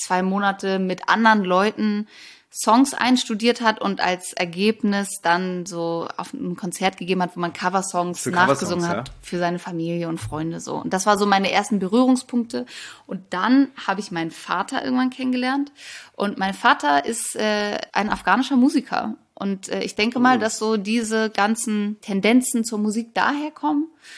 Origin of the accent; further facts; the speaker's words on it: Hamburg, Germany; ich komme ja eigentlich aus Hamburg